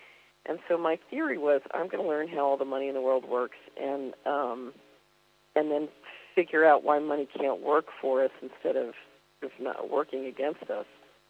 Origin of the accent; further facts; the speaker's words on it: Philadelphia, Pennsylvania, United States; when I was a little girl growing up in Philadelphia in the USA